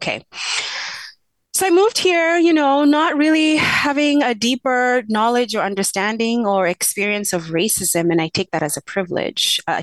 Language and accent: English; Kenya; moved away; I grew up in Kenya and most of the people around me looked like me.